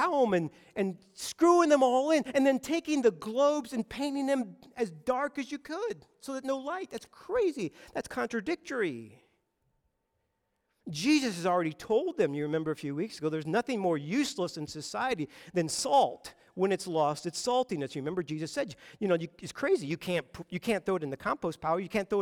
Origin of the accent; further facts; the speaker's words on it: Boulder, Colorado, United States; I grew up in Boulder, Colorado, and that city is tucked right up against the foothills.